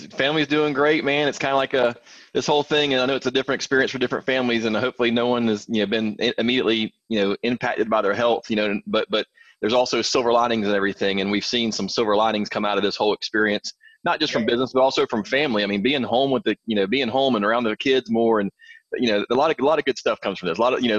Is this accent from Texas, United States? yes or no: no; Florida, United States; So I grew up in a small town. You can hear my accent. I am in Florida, not in Kentucky or nothing, but in Florida. And I have this accent because we're a small town.